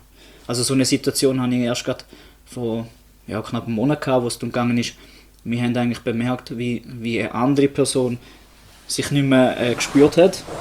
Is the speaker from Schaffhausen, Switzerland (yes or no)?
yes; Neuhausen, Schaffhausen, Switzerland; Wird 29 im Sommer. Mhm. Wohne, oder nicht nur wohne, sondern bin aufgewachsen in Neuhausen.